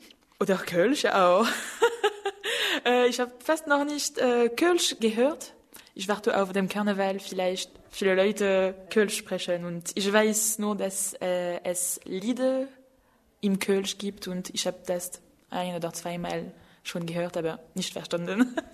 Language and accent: German; Bar-le-Duc, Grand Est, France; German is a second language; ich komme aus Frankreich, aus Bar-le-Duc. Es ist in Lothringen und ich bin im Jahre 1987 geboren.